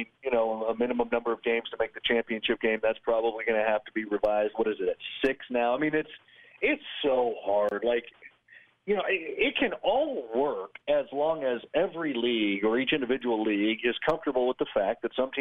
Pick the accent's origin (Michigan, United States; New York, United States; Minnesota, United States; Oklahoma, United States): Oklahoma, United States; Tulsa; I grew up in Tulsa where he grew up. So my dad's a Tulsa grad.